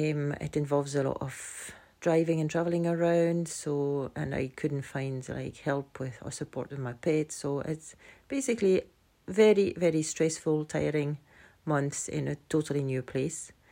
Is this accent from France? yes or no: yes; France; now in Scotland, United Kingdom; I have moved here a year ago exactly, and I have lived in Scotland for 33 years now, and I'm originally from France.